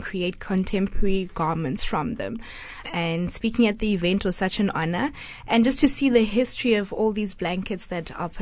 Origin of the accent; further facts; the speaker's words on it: Lesotho; born there; I was born in Lesotho. I identify as a Mosotho person of the Basotho people.